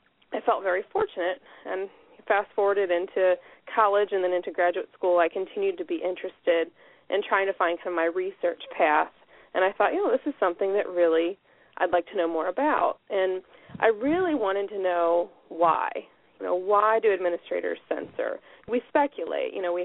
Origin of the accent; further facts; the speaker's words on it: Ohio, United States; And I'm from Southwest Ohio originally